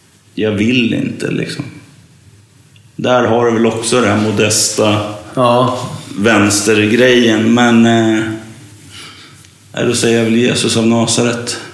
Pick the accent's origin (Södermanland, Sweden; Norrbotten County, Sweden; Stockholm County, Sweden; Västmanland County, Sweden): Stockholm County, Sweden; Stockholm; Jag är uppväxt i Bagarmossen.